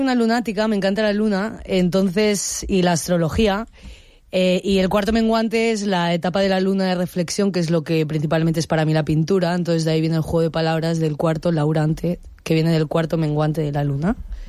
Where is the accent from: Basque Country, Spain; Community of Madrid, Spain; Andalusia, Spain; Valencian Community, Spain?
Valencian Community, Spain; Benidorm; Y estoy muy contenta de hacerlo en mi pueblo, en Benidorm y en el ayuntamiento.